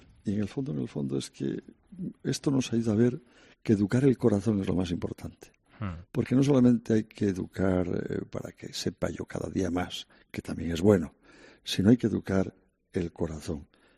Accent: Santander, Cantabria, Spain; Nunca les he en mi tierra de origen, Santander, nunca les he abandonado.

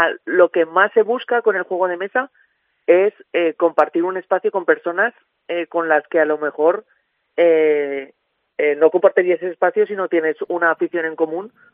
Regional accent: Huesca, Aragon, Spain; also born or lived in Zaragoza; yo vengo a Huesca. Yo soy de Huesca.

